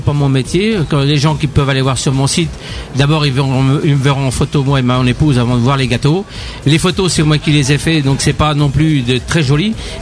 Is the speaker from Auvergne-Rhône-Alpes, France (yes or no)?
no; Brittany, France; quand vous venez chez nous en Bretagne